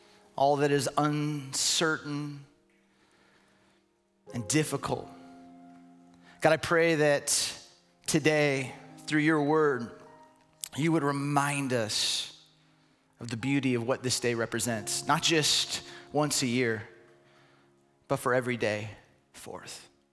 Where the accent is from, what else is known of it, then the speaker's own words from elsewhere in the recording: California, United States; I grew up in Southern California, and I didn't grow up in a religious home.